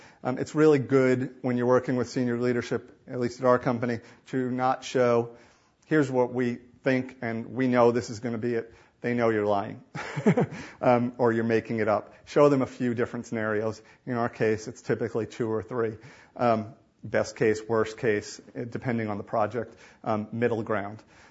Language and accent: English; New York, United States; I'm being a New Yorker and talking too fast, probably.